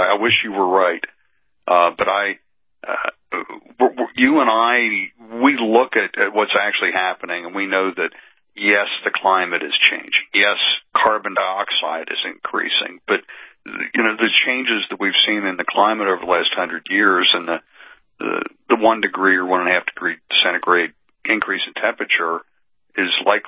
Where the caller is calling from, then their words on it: Pennsylvania, United States; I'm calling for my home state of Pennsylvania